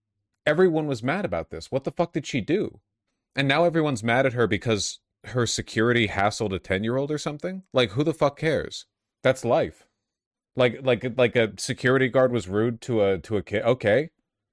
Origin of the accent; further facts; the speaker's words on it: Hollywood, California, United States; like I grew up in Hollywood, so I mean, I know a decent amount.